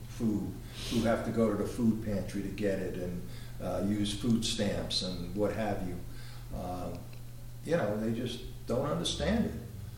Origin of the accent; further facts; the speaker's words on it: New York City, New York, United States; Well, I grew up in Brooklyn, the only hunt there was not the guy you're talking about.